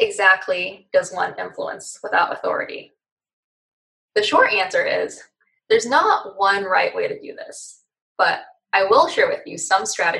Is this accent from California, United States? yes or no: yes; Palo Alto, California, United States; So I grew up in Palo Alto. Honestly, did not think I would end up in tech because I wanted to break away from the typical Palo Alto stereotype, but here I am.